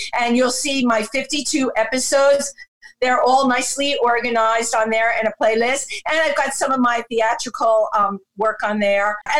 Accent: New York City, New York, United States; We didn't open up the book with me being a kid growing up in the Bronx.

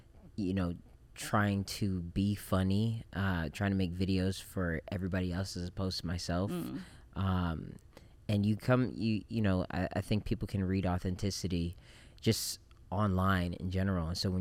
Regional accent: Japan; now in United States; I grew up in Japan. And so when I moved to the States

